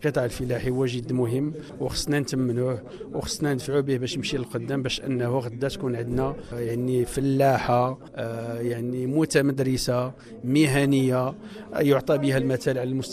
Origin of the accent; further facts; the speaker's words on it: Morocco; كيف ما كان الحال حنا مغاربه ملي كنجيبوا واحد المنهجيه من اجل تشجيع المراه في المناطق النائيه